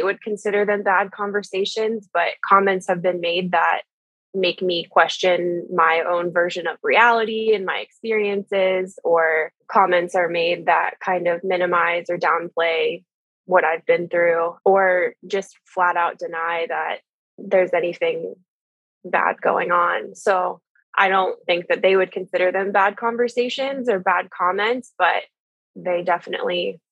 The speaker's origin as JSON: {"language": "English", "town": "Columbus", "region": "Ohio", "country": "United States", "tie": "born or raised there", "said": "that's based here in Columbus, Ohio. So I grew up in Zenos or Dwell and left when I was 26"}